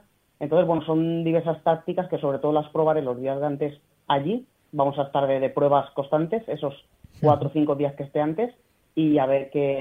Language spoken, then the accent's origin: Spanish; Alfafar, Valencian Community, Spain; el Ayuntamiento de mi pueblo de Alfafar